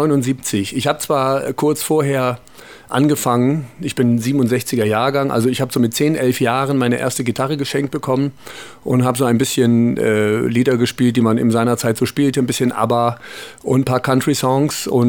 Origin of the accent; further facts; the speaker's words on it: Bremerhaven, Bremen, Germany; das war der Verkäufer eines Musikgeschäfts in meiner Heimatstadt Bremerhaven.